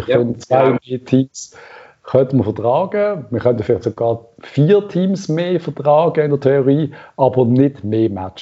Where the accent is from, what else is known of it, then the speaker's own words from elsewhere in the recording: Switzerland; als Schweizer Volk